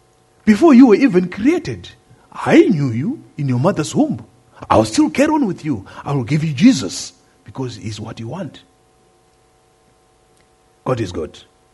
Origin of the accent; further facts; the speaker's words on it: Zimbabwe; moved away as an adult; I said, well, I'm from Zimbabwe. Oh, when did you come into this country? I said, well, I came in 2001 and my wife came in year 2000.